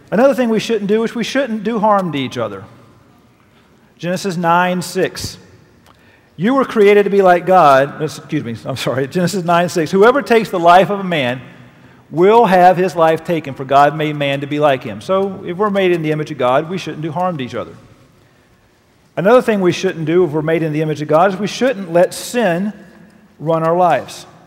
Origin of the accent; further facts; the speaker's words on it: Chattanooga, Tennessee, United States; In my hometown of Chattanooga, there's at least 30 of them.